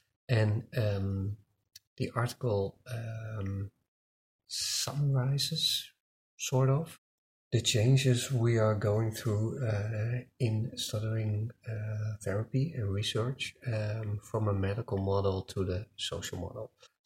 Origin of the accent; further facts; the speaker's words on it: Netherlands; English is a second language; I'm from the Netherlands.